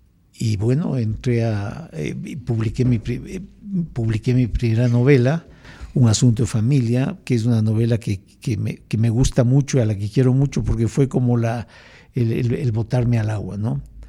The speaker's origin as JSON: {"language": "Spanish", "town": "Quito", "region": "Pichincha", "country": "Ecuador", "tie": "born there", "said": "yo nací en Quito, es más, nací en el barrio San Roque, y todavía existe la casa en la que nací"}